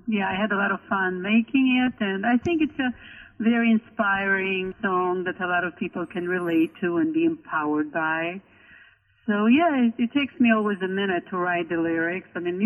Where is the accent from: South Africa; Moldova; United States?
Moldova; born there; English is a second language; Right. I was born in Eastern Europe. It used to be a part of Soviet Union, but now it's an independent country called Moldova.